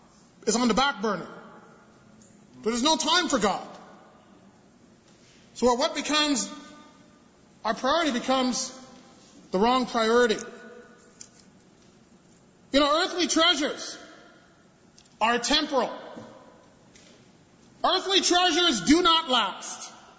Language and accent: English; Toronto, Ontario, Canada; You know, I'm from Toronto. And let's just say, this happens at where I lived.